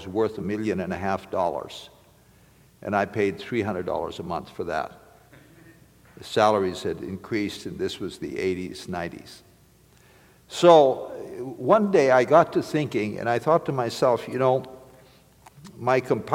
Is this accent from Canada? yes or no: no; India; born there; I was born in India, and I like hot food.